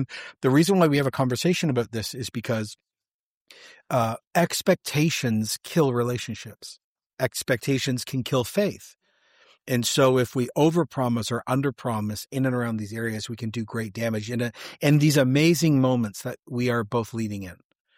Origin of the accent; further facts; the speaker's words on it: Canada; No, I am not, sir. I am a Canadian.